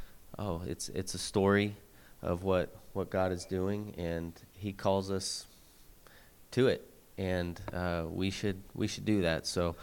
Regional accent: Casper, Wyoming, United States; I was born and raised in Casper, and I've lived there for 40 years.

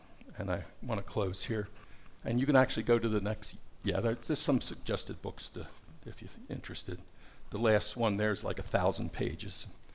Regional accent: Yardley, Pennsylvania, United States; I came from Yardley, Pennsylvania, a little town about half hour, 40 minutes above Philadelphia. And we lived along the Delaware River.

